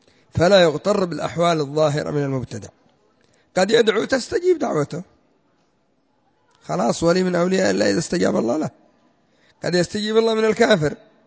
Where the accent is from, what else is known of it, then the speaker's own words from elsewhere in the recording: Yemen; كما يقول العامة عندنا في اليمن هم في الجيب